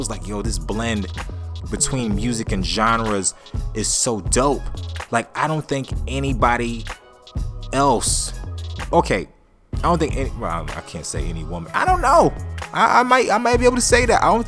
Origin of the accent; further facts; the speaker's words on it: Atlanta, Georgia, United States; also born or lived in Bronx; I grew up in the South. Well, I'll say this. I was born in New York. I was born in the Bronx. But I went to middle school, high school in Atlanta, Georgia.